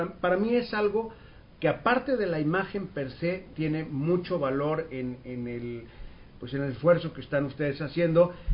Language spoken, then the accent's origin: Spanish; Abolengo, Jalisco, Mexico; del pueblo de donde soy yo, Abolengo, Jalisco